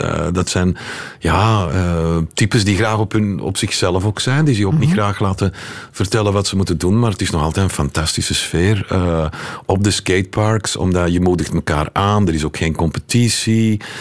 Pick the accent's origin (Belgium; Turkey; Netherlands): Belgium; Leuven, Flemish Brabant; Ik ben opgegroeid in Heverlee Hills, Leuven.